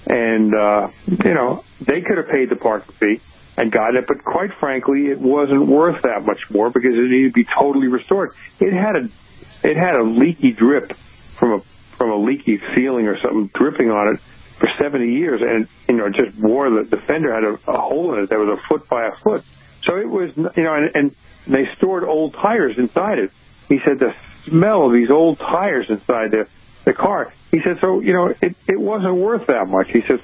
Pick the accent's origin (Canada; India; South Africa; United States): United States; New York; and he knew I was from New York.